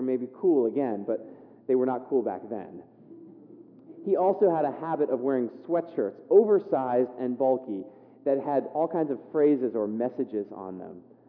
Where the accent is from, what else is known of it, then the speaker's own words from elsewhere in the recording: California, United States; When I was growing up in California, my family had a motto.